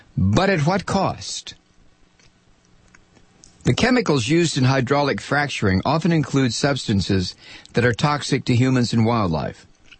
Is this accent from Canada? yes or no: yes; Pointe Sabine, New Brunswick, Canada; I am from Pointe Sabine, New Brunswick.